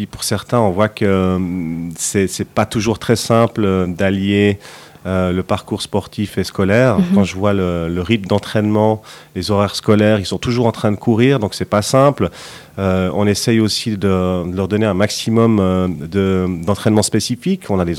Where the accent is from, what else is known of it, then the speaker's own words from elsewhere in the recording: Lausanne, Vaud, Switzerland; En 2004, je suis parti à Sion pendant 2 ans. Et en 2006, je suis venu terminer ma carrière chez moi à Lausanne.